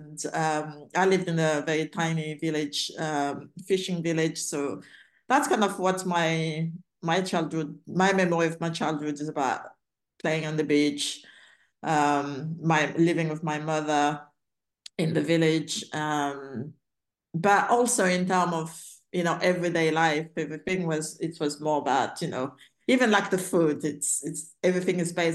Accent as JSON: {"language": "English", "country": "Madagascar", "tie": "born or raised there", "said": "growing up in Madagascar, just the random missionary in the village"}